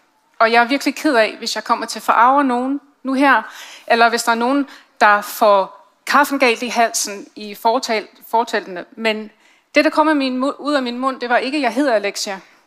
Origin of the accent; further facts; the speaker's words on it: England, United Kingdom; Danish is a second language; also born or lived in Iran / Belgium; now in Denmark; så er jeg er født i Iran, og jeg er opvokset i England, og jeg valgte at læse teologi i Belgien.